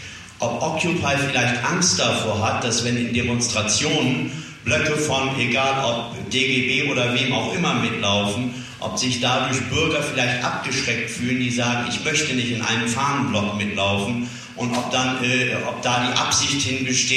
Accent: Frankfurt, Hesse, Germany; ich bin aus Frankfurt

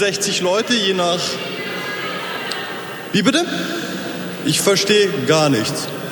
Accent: Aachen, North Rhine-Westphalia, Germany; Ja, also wie gesagt, ich bin aus Aachen

